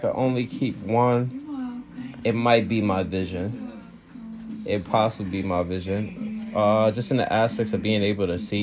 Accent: Ghana; now in Bronx, United States; from the Bronx, from Ghana.

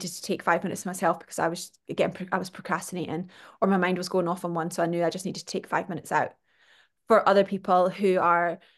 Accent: Scotland, United Kingdom; accent: Scottish; I realize me saying it, my Scottish accent is like buffets.

